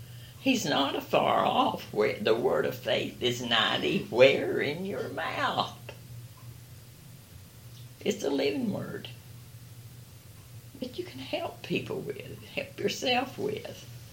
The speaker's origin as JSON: {"language": "English", "country": "United States", "said": "This is where I live. I'm an American. I don't know how American I am, but I'm pretty American."}